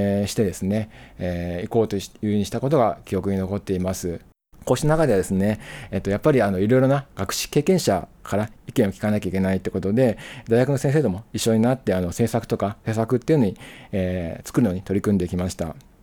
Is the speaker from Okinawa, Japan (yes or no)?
no; Kawasaki, Kanagawa, Japan; 私は神奈川県の川崎市というところは出身でして、大学はですね、横浜市にある横浜市立大学という、公立大学を卒業しました。その後30年間ですね、神奈川県の、川崎市役所で